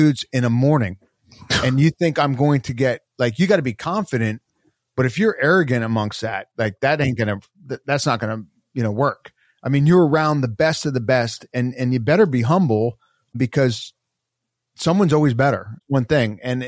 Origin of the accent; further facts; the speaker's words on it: New Jersey, United States; I'm a Giants fan. I'm from Jersey.